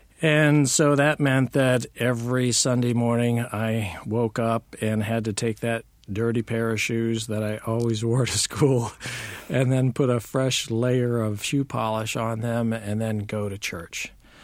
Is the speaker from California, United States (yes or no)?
yes; California, United States; also born or lived in Hawaii; As a child, I was a member of a military family, started out in Southern California, then went on to Hawaii, then back to Califo